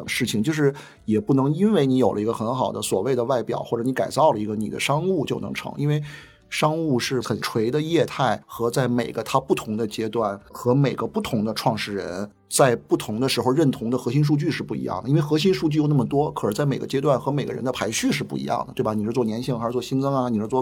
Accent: Dongcheng, Beijing, China; 因为我自己就是东城区长大的，对东城区其实很有感情。

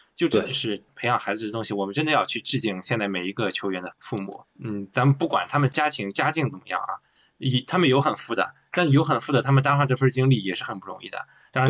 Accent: Shandong, China; 因为我也是山东人嘛，山东这个应试教育很厉害。那时候我在县城里，我自己家就住县城里

